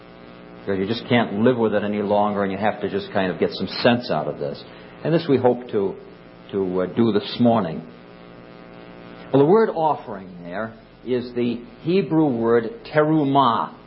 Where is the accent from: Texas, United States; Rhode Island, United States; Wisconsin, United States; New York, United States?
Rhode Island, United States; accent: Rhode Island; And I say I never mispronounce them because it's just my accent. From Rhode Island, everybody talks this way.